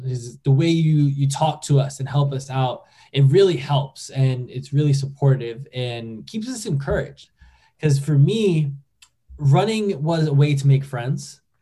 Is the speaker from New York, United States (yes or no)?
yes; New York, United States; So I'm originally from New York and had the opportunity to work on Wall Street as a personal trainer.